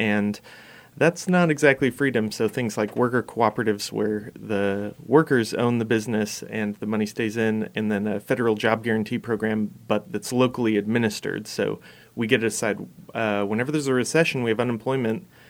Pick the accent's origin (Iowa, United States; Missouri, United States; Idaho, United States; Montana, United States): Idaho, United States; Nampa; I'm from Nampa, Idaho, and I grew up in a very, religious and Republican family